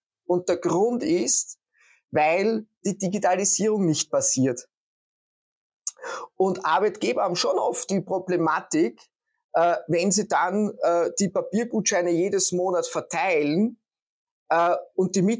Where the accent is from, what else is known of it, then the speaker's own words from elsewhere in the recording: Vienna, Austria; moved away as an adult; now in Germany; bin Österreicher, Wiener